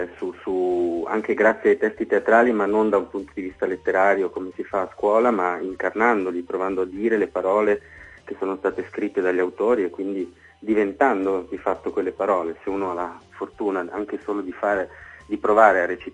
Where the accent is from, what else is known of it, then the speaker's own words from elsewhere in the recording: Piedmont, Italy; Poi ho fatto un corso di teatro a Vercelli, io sono piemontese